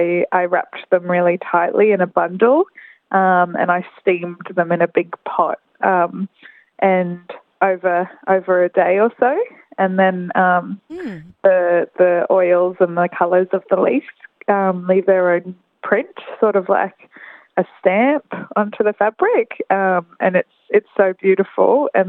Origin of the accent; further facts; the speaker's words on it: Queensland, Australia; So I'm from Quandamooka country, which is just off, pretty close to Brisbane.